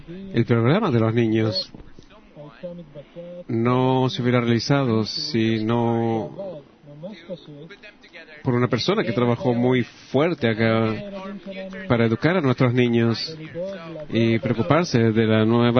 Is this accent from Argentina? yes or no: no; Moscow, Russia; Spanish is a second language; de Moscú.